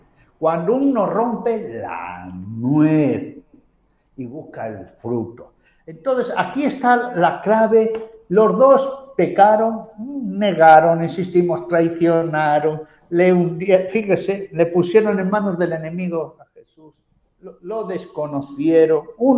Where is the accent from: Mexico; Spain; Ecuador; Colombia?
Spain; Galicia; Yo, que como soy gallego y soy un poco bruto